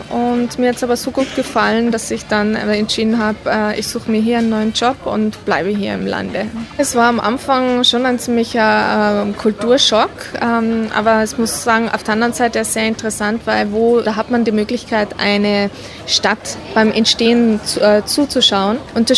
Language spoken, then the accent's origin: German; Tyrol, Austria; Es ist einfach irgendwo so schön, auch bei uns zu Hause in Tirol ist. Es ist dann trotzdem von den Leuten her ein bisschen eng.